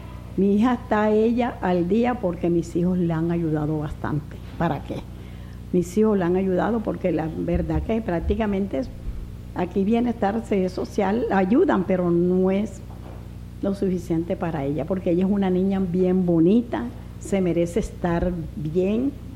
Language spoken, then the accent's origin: Spanish; Sabanalarga, Atlántico, Colombia; yo me encontré con una amiga que es de Sabana Larga, yo soy de Sabana Larga